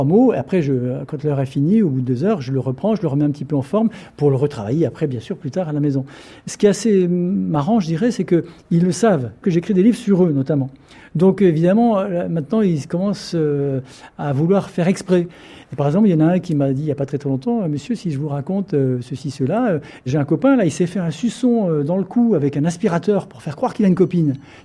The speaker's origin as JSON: {"language": "French", "town": "Bazigné", "region": "Grand Est", "country": "France", "tie": "born or raised there", "lives_now": "Marseille, France", "said": "Moi, je suis vosgien d'origine, je suis né à Bazigné, un tout petit village au fin fond des Vosges. Mon père était instituteur là-bas."}